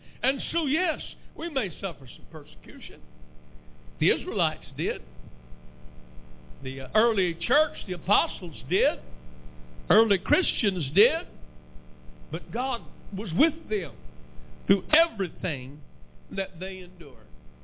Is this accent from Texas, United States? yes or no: yes; Texas, United States; I grew up in West Texas close to Monahans. Monahans has a state park. It's called Sand Hill State Park.